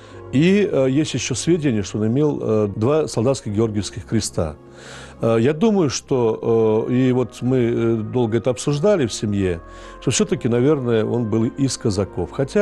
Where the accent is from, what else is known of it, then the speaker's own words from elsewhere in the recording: Ural, Russia; Мы родом с Урала, и дедушки мои.